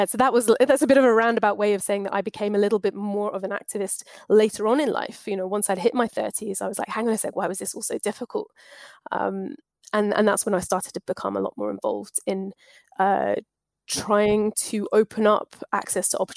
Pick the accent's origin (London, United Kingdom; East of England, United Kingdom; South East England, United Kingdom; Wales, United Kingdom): South East England, United Kingdom; When I grew up, I was growing up on the Isle of Wight as a child